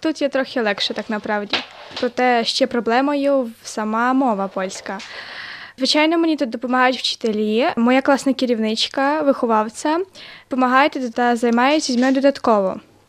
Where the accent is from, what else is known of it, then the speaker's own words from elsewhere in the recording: Lutsk, Volyn Oblast, Ukraine; мені 14, я з Луцька.